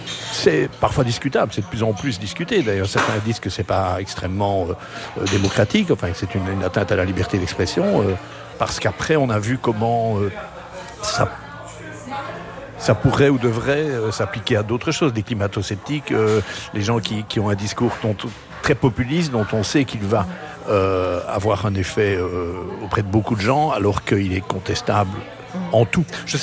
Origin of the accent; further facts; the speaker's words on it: Liège, Wallonia, Belgium; Chez nous, à Liège, c'est des grandes marionnettes en bois qui font un mètre de haut